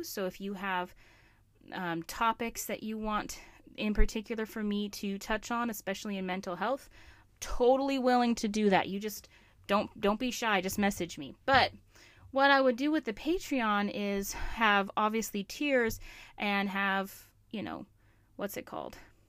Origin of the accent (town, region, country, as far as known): Alaska, United States; born or raised there